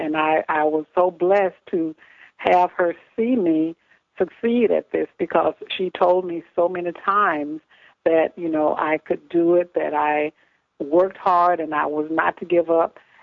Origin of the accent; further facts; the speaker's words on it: Indianola, Mississippi, United States; I was born in Mississippi, as I said, And I was raised in a town called Indianola